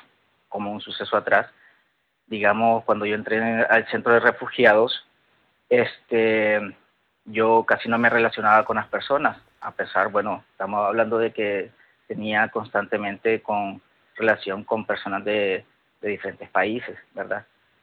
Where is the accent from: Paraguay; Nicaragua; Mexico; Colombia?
Nicaragua; moved away as an adult; now in Spain; En Nicaragua, en mi país, yo tenía, bueno, un trabajo laboral normal de administrativo. Uh-huh. Aquí en España he elaborado de diversos tipos he tenido diversos tipos de trabajo. Uh-huh. Ya sea obviamente como inmigrante